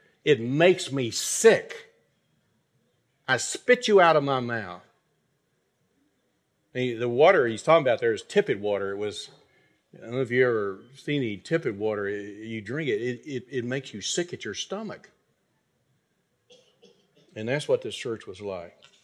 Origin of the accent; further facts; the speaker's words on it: Texas, United States; I grew up in Texas, and my background is the Southern Baptist Convention, which is the largest Protestant denomination in America today.